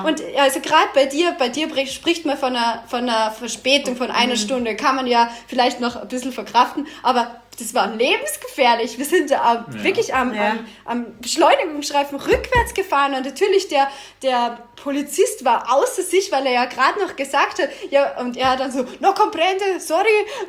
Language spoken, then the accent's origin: German; Salzburg, Austria; Also ich komme aus Salzburg und muss immer über die Grenze nach München fahren.